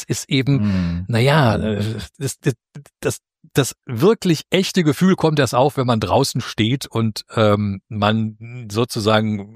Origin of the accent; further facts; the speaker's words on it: Belgium; das kannte ich persönlich nicht als Belgier